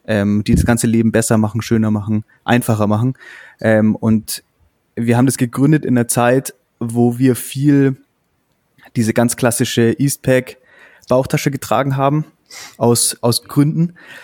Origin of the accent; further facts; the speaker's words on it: Augsburg, Bavaria, Germany; Wir kommen ja aus Augsburg. Mhm. Das ist ja genau diese Grenze zwischen Schwaben und Oberbayern.